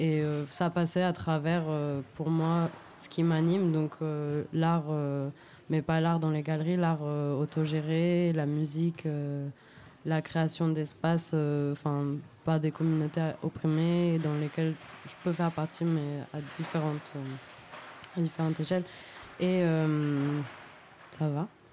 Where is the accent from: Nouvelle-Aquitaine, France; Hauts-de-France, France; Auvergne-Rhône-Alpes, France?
Hauts-de-France, France; moi, je suis franco-colombienne, mais j'ai grandi en Picardie